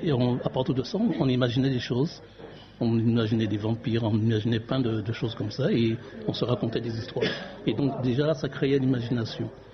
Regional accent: Martinique, France; now in Marseille, France; Ok, donc je viens de la Martinique. Je suis adopté à Marseille, mais je viens de la Martinique en fait, et d'une mère qui a vécu à Saint-Pierre

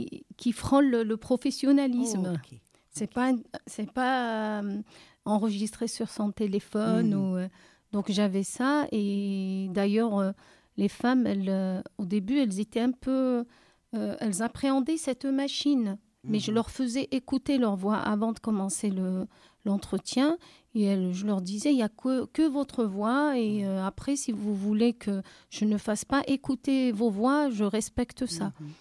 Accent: Algeria; moved away as an adult; now in Marseille, France; Oui, je suis arrivée un jour de Mistral en septembre 2008.

